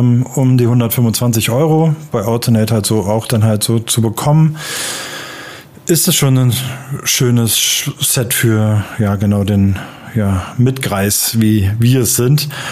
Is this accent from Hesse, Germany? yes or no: no; Berlin, Germany; now in Upper Bavaria, Germany; als Berliner und jetzt Exil-Oberbayer